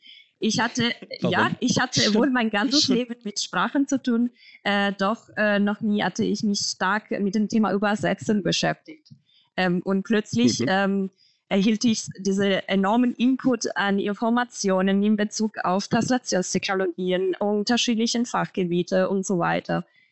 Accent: Como, Lombardy, Italy; German is a second language; ich bin 28 Jahre alt und komme aus Italien, aus der Stadt Como.

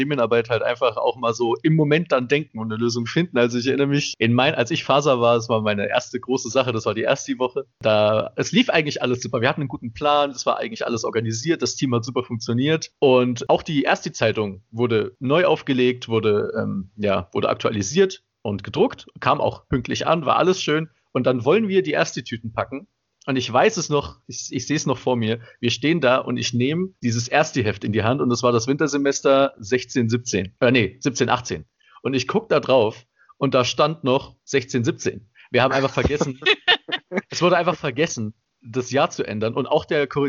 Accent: Cologne, North Rhine-Westphalia, Germany; Ich komm aus Köln, ich feier das.

